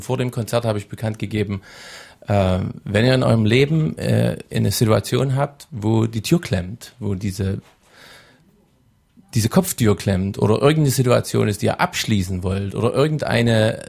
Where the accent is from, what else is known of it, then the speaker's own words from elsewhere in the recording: Oberwiesenthal, Saxony, Germany; wo ich nach Oberwiesenthal gehe, wo ich herkomme